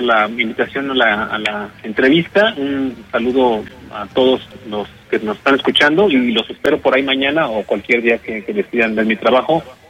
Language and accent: Spanish; Querétaro, Mexico; Yo soy de aquí de Querétaro, del barrio de La Cruz, y el Premio Arte Joven lo gané en el 2002, tenía yo 22 años